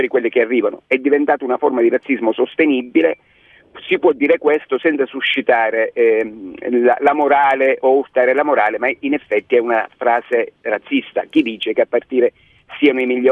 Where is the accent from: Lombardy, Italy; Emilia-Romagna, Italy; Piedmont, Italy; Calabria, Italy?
Calabria, Italy; Bisignano; anche con la parte che abita il mio paese a Bisignano